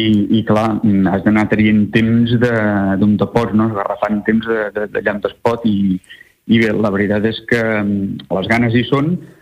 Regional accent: La Bisbal d'Empordà, Catalonia, Spain; born there; now in Palafrugell, Spain; jo tinc la sort de viure a Palafrugell, com has dit al principi. Si bé sóc nascut a la Bisbal, però visc a Palafrugell

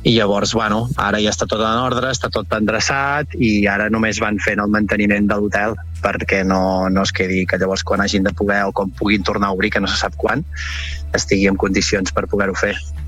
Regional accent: Torroella de Montgrí, Catalonia, Spain; Jo sóc de Torroella amb Montgrí l'Estartit, sí, visc a l'Estartit

